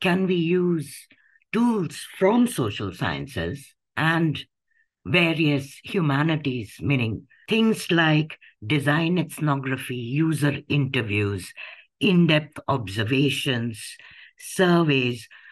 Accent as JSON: {"language": "English", "country": "India", "said": "The engineering degree, I guess, is more because I'm Indian, and that's what we all study."}